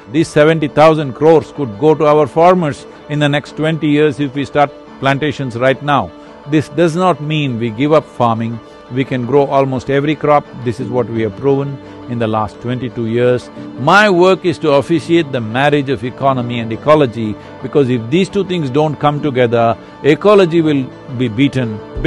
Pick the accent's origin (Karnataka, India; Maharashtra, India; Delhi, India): Karnataka, India; Kaveri because I grew up around Kaveri.